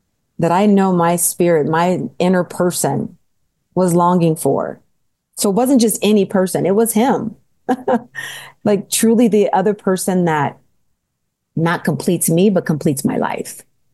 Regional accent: California, United States; because again, I'm a young Black girl growing up in California and to a single mom with two sisters.

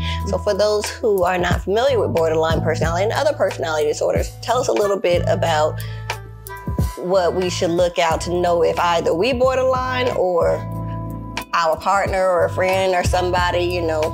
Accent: Dallas, Texas, United States; born there; Yes, I was born in Dallas, so, you know, I can, you know, giddy on up with them, with the best of them.

